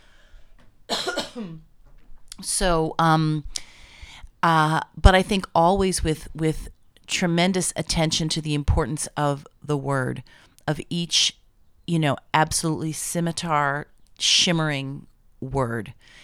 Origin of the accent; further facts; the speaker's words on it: Washington, District of Columbia, United States; I remember growing up in cities, growing up in Washington, D.C., when there were record stores